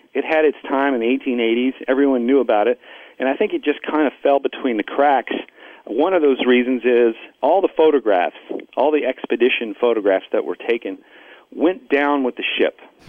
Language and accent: English; United States; And I'm an American. This is an American voyage.